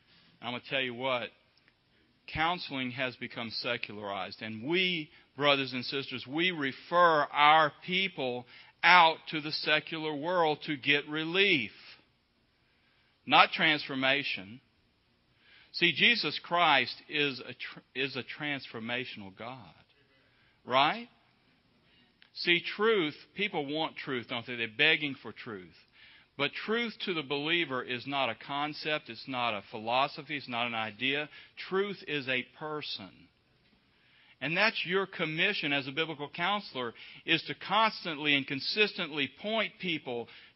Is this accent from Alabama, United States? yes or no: yes; Alabama, United States; Good evening, people. I'm from Alabama, so if you need an interpreter, just let me know.